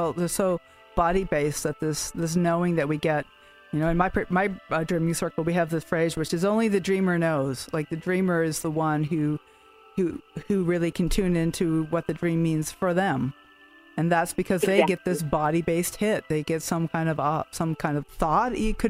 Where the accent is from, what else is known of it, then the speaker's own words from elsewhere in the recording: Boston, Massachusetts, United States; You know, I grew up in Boston area, too, so I'm very familiar